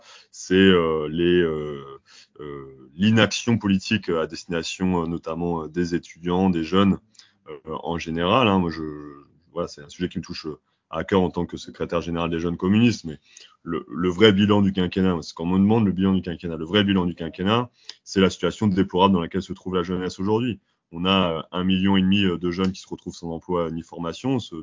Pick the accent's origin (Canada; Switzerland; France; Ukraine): France; Amiens, Hauts-de-France; j'ai 25 ans, je suis originaire d'Amiens et je suis actuellement en reprise d'études en master en sciences de l'éducation.